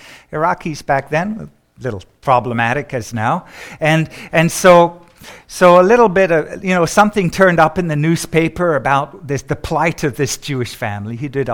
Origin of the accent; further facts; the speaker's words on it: London, United Kingdom; born there; I am myself a Jewish believer in Jesus. I was born in London, England in 1960, and my parents were both immigrants to England after the war.